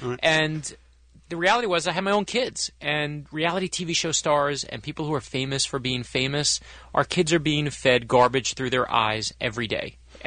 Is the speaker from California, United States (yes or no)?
no; New York, United States; moved away; I'm from New York and now live in Florida, which is where every old Jew goes eventually from New York to Florida.